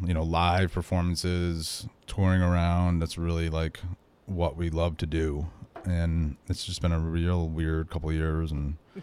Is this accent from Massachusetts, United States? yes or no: no; Rhode Island, United States; And I'm from New England, Rhode Island. So, you know, winters, you know, I'm pretty used to.